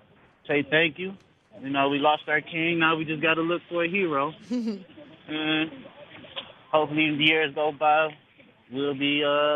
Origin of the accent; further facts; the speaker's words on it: Cleveland, Ohio, United States; I am from Cleveland, born and raised, and he made a lot of history here.